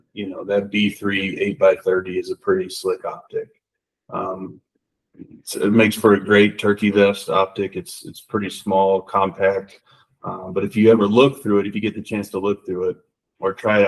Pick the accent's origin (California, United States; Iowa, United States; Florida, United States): Florida, United States; Jacksonville; I grew up in just outside of Jacksonville, Florida.